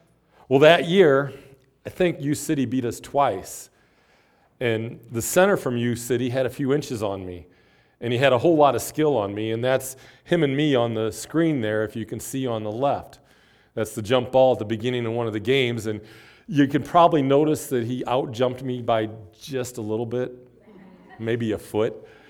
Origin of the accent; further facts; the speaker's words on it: Afton, United States; As most of you know, I'm an Afton boy. I grew up in Afton. And when I grew up in Afton, it was virtually all white.